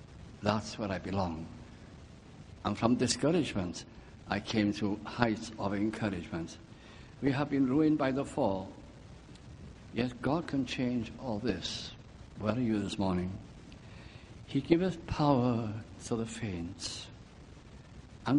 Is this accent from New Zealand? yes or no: no; Wales, United Kingdom; moved away; also born or lived in North of England; I was from North Wales, but we moved during the last depression in the 30s to the north of England. And I hadn't been to my hometown for many years.